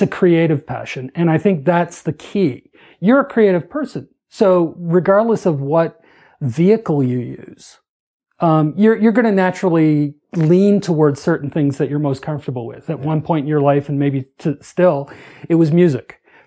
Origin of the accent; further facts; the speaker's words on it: Toronto, Ontario, Canada; Considering I grew up in Toronto and its suburbs